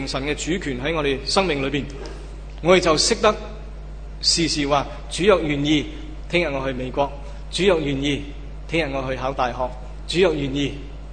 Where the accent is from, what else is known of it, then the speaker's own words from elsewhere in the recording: Hong Kong; 在九七之后，一连串的天灾人祸给我们香港人有一个警醒